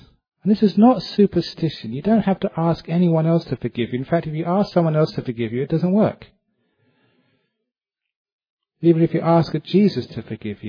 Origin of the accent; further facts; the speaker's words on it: England, United Kingdom; But when I was growing up in England, this young student came to our house.